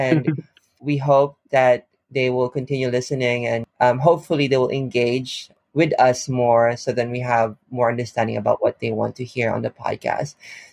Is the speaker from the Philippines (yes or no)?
yes; Philippines; Like, I'm from the Philippines.